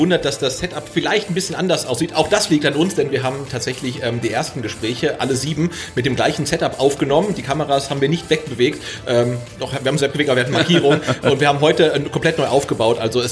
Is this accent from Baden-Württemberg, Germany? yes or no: yes; Albstadt, Baden-Württemberg, Germany; 45 Jahre jung, geboren in Albstadt-Ebing, da bin ich der einzige Kandidat, haben wir schon festgestellt, aufgewachsen auf der Schwäbischen Alb